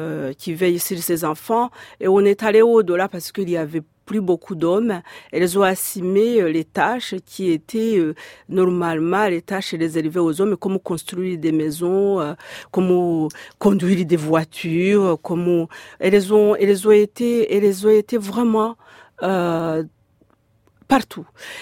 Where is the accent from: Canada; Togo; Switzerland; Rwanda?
Rwanda; On est Rwandais tout simplement. On se reconnaît par notre langue.